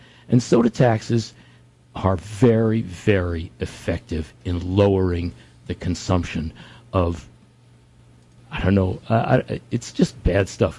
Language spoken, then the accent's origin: English; New Jersey, United States; now in Nelson County, United States; spent most of my 41 years here in Virginia. I'm quite sure that everybody can recognize this isn't a Virginia accent. I was born and bred in New Jersey, but...